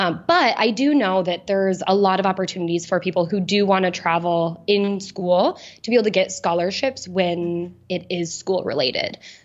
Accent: Iowa, United States; because I'm from Iowa, so we have like roadkill deer

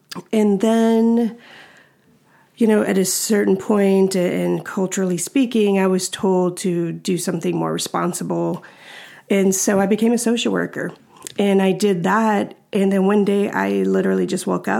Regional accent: Texas, United States; I grew up in the Bible Belt of Texas.

